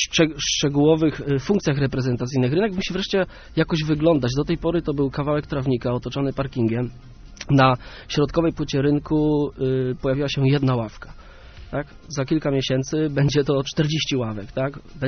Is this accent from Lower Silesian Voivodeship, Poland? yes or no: no; Gostyń, Greater Poland Voivodeship, Poland; Urodzony i wychowany w Gostyni.